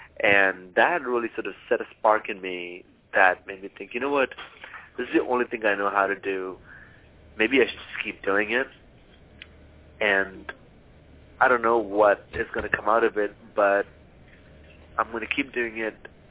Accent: South India, India; first language Malayalam; English is a second language; now in North India; I grew up in India, and I had just moved from the south to north, and I started painting because I didn't really understand, I didn't really know English and know the languages in North India. My Malayalam, my southern Indian language was very good

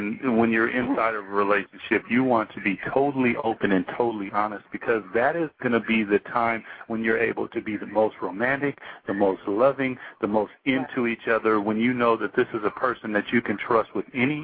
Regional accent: Seattle, Washington, United States; Well, you know, we're from Seattle, Washington, so the great Northwest, and there we have fantastic seafood, and it happens to be the love of our family.

